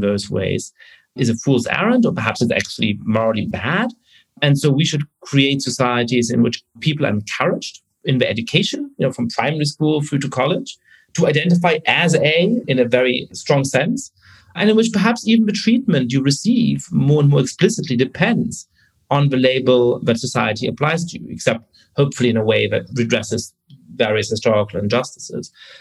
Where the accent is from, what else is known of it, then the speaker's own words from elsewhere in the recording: Germany; English is a second language; when I was growing up in Germany, I was born in 1982